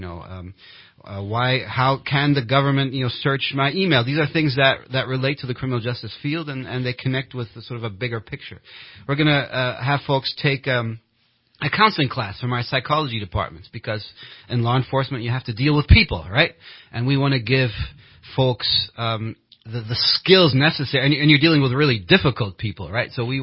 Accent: Germany; Growing up in Germany, it's sort of my passion, right?

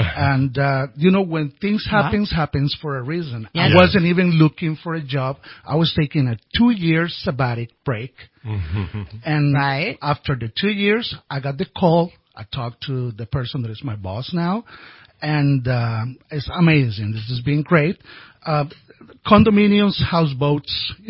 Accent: Costa Rica; moved away as an adult; now in Redding, United States; I'm originally from Costa Rica.

